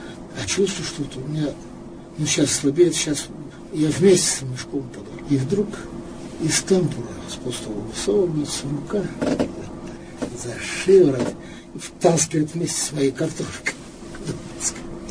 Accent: Ural, Russia; Ну, вы знаете, что я родился, вырос на Урале.

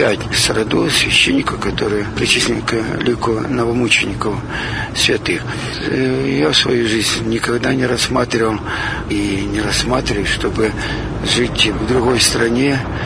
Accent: Arkhangelsk Oblast, Russia; мы все из Поморов, с Архангельской области, но тогда губерния была, соответственно, у меня в роду священники и моряки, и рыбаки

